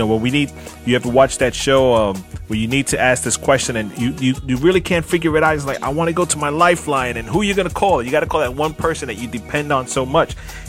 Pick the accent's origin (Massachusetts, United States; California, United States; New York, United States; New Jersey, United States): New York, United States; And of course, you know, we're from New York, so the accent always takes us like, yo, that's cool.